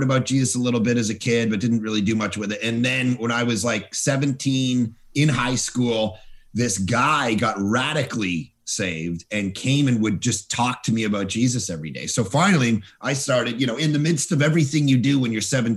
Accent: Toronto, Ontario, Canada; I grew up in Toronto, just outside of Toronto, in a little suburb out there. And, I grew up in a non-Christian home.

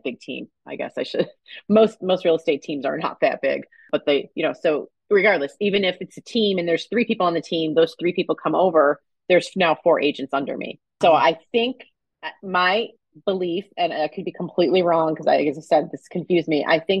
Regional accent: New York, United States; Like if I knew somebody in another state, say my hometown, New York

